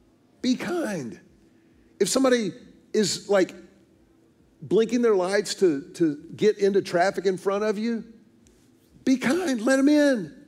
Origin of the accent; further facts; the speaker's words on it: Houston, Texas, United States; my pastor growing up in Houston, Dr. Ed Young